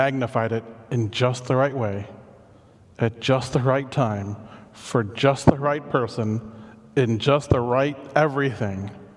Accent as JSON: {"language": "English", "town": "St. Louis", "region": "Missouri", "country": "United States", "tie": "born or raised there", "said": "I was raised in St. Louis, that's a suburb, and so moving to the inner city was a culture shock for me"}